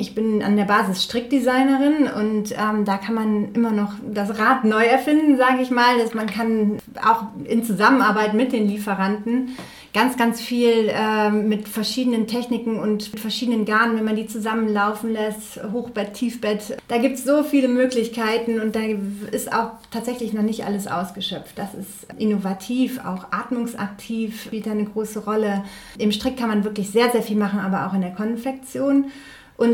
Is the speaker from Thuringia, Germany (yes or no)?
no; Mönchengladbach, North Rhine-Westphalia, Germany; Ich komme aus Mönchengladbach, das ist der zweite Punkt. Mönchengladbach liegt mir sehr am Herzen.